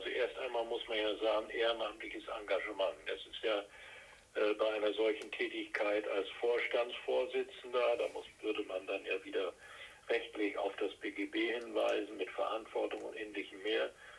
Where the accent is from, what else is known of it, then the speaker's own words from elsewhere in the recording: Jever, Lower Saxony, Germany; also born or lived in Frankfurt (Oder), Germany; 1942 in Frankfurt an der Oder geboren, in Jever, Kreis Friesland, aufgewachsen und zur Schule gegangen.